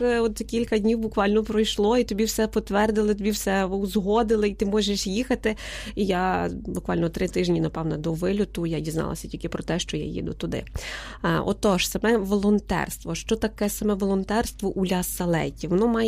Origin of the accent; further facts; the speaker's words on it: Lviv, Lviv Oblast, Ukraine; я сама зі Львівщини, я сама зі Львова